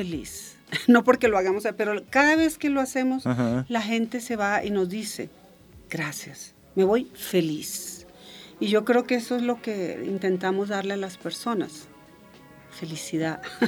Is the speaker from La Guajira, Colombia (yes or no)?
no; Bogotá, Colombia; now in Berlin, Germany; esta colombiana de Bogotá, yo ahora me defino como colombiana de Kreuzberg, que es el barrio donde yo siempre he vivido, que me encanta, es un barrio bohemio y muy politizado también